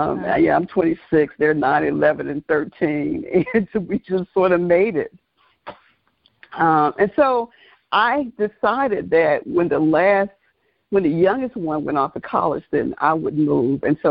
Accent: Mississippi, United States; now in Atlanta, United States; Actually, no. I am from North Mississippi. I've been in Atlanta since 1988. I moved here on my birthday, September 25th, 1988.

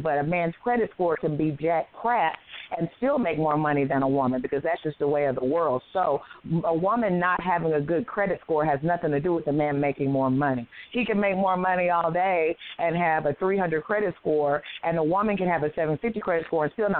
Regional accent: Nashville, Tennessee, United States; I'm from Nashville.

